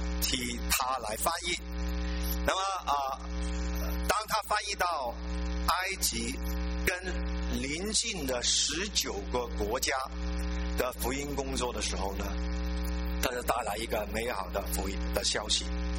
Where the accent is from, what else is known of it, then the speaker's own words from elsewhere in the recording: Hong Kong; moved away; 所以我就跟着总部搬到香港去啊。对我来讲也是一个好事，因为我是归家了吧，因为香港是我的家乡。 但是到了香港的时候，我发现已经离开了30多年